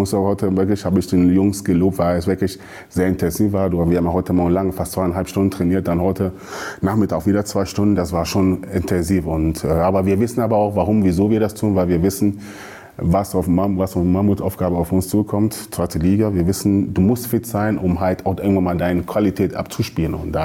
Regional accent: Hanover, Lower Saxony, Germany; now in Ruhr area, Germany; Ich komme aus Hannover, aber bin jetzt lebt im Ruhrgebiet

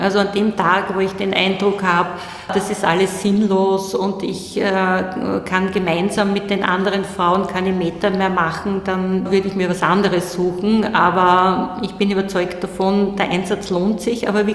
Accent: Styria, Austria; hatte in Graz studiert, ich bin aus der Steiermark

